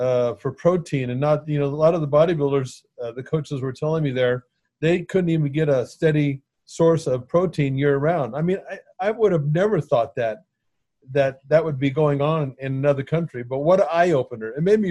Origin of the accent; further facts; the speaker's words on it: United States; As an American who knew nothing at that point, because I never traveled to Eastern Europe, and I went to Bulgaria, Russia, and Czechoslovakia